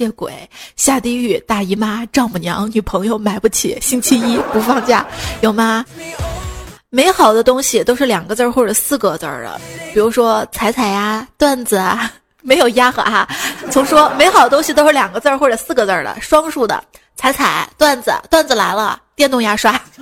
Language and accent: Chinese; China; now in South China; 就是我现在在南方嘛，因为我是从小在北方长大的，